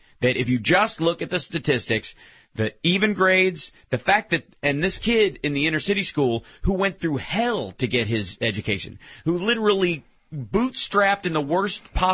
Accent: Frankfort, Kentucky, United States; And we only need to look at my hometown, Franklin County High School, which is where the majority white kids went, and Frankfort High, where the majority black kids went.

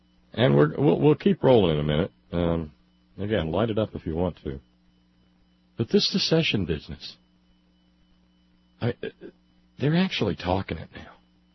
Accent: the South, United States; I see the word secede, and because I am a Southerner, I mean, I don't have the camera for the close-up

